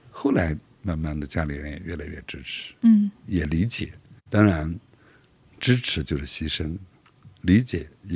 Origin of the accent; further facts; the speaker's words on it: Shangri-La, Yunnan, China; 原来我们家乡的名字在藏地叫解汤，解汤的意思是吉祥的靶子。但是呢，明代穆氏土司占领了这个区域以后，把这个地方的名字改成了中甸。